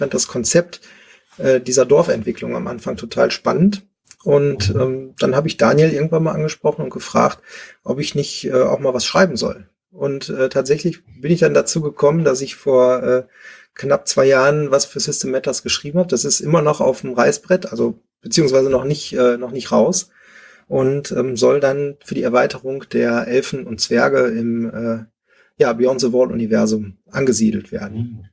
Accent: Oberhausen, North Rhine-Westphalia, Germany; now in Essen, Germany; Ich bin aus Essen quasi so gar nicht weggekommen. Ich komme zwar ursprünglich aus Oberhausen, bin dann aber hier nach Essen gezogen.

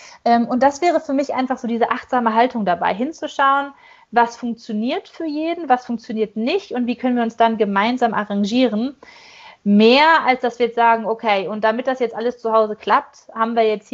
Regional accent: North Rhine-Westphalia, Germany; born there; ich auch gebürtig aus dem Ruhrgebiet komme

